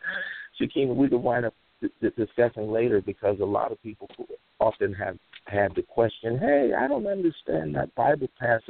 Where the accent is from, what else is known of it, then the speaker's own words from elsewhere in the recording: St. Louis, Missouri, United States; when I had my, if you will, Holy Ghost baptism experience at a wonderful Church of God in Christ church in my hometown of St. Louis.